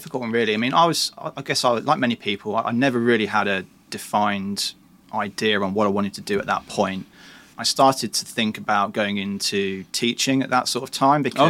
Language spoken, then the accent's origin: English; Peterborough, East of England, United Kingdom; I was born and raised in Peterborough in Cambridgeshire. So it's actually only about an hour's drive from King's Lynn, where Foster and Gamco is based. I did spend a few years up in the northeast as a student